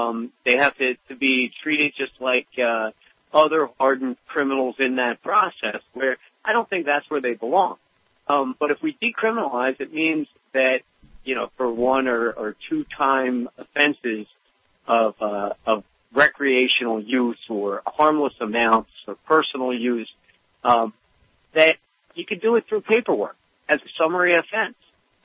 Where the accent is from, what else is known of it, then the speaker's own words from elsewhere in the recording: Philadelphia, Pennsylvania, United States; And, you know, Rick, I'm from Philadelphia.